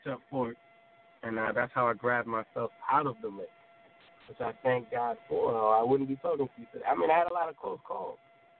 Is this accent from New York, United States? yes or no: yes; Huntington, New York, United States; originally I was born in Brooklyn. But I can basically say I grew up in Huntington, as in Long Island. Huntington.